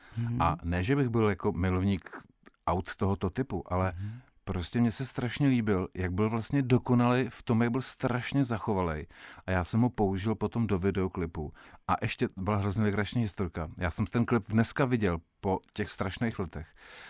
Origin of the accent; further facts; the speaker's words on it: Turnov, Liberec Region, Czechia; born there; já jsem se narodil v Turnově, vím, což je takový to městečko v úžasné krajině, takzvaný český ráj. Takže všude borový lesy, skály, prostě úžasný.